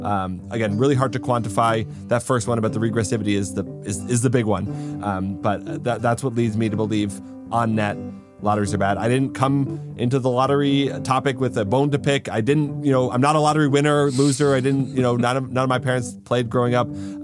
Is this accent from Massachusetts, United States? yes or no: yes; Massachusetts, United States; some states, Massachusetts, my home state, until very recently, you'd only buy tickets in cash.